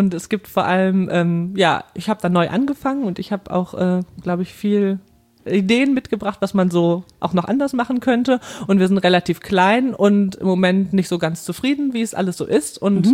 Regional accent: Aachen, North Rhine-Westphalia, Germany; ich komme aus Aachen, ich arbeite in Aachen an der Uni

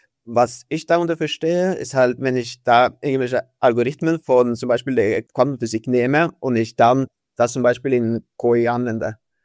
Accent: Norway; born there; German is a second language; moved away; ich bin gebürtiger Norweger. So, falls ihr meinen Akzent nicht versteht, dann sag Bescheid.

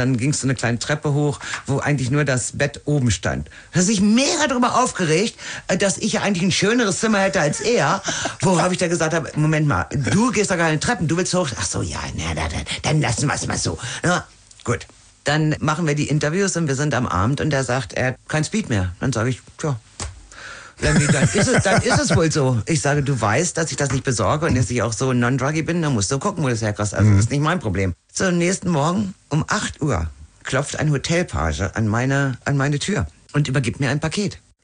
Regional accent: Germany; Ich als Deutsche

